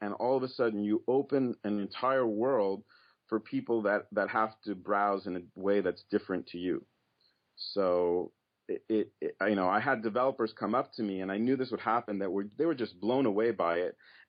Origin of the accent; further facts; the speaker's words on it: Canada; It's like it was in all over Canada, but when I heard that my hometown had it, I'm like, wow, it's like, you know, people you grew up with would be reading the paper.